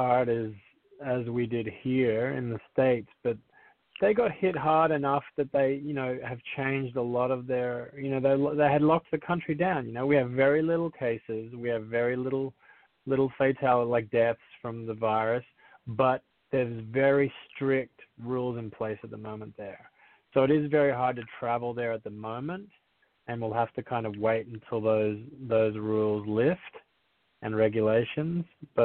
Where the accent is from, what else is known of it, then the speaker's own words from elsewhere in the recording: Australia; now in United States; So yeah, that's a good question. You know, so I grew up in Australia.